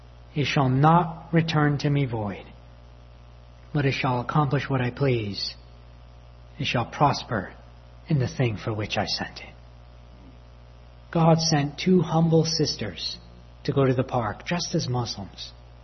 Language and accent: English; Tehran, Tehran Province, Iran; English is a second language; This is my hometown in Tehran, Iran.